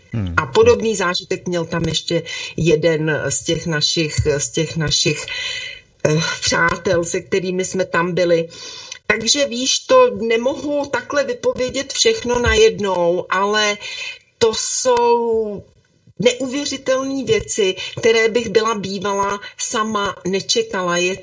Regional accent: Prague, Czechia; Já říkám, z Prahy.

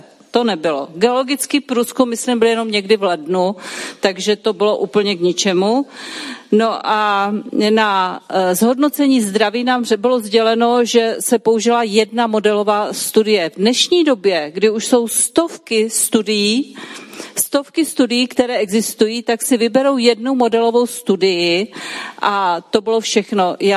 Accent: Ostrava, Moravian-Silesian Region, Czechia; já jsem původem z Ostravy, tam byla opravdu měsíční krajina po těch uhelných dolech

